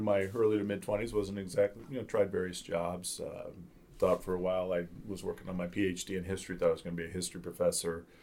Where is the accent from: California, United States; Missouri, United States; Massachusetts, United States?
Missouri, United States; Kansas City; moved away as an adult; now in Nuremberg, Germany; I grew up in Kansas City, Missouri, so yeah, this past weekend was kind of an exciting time.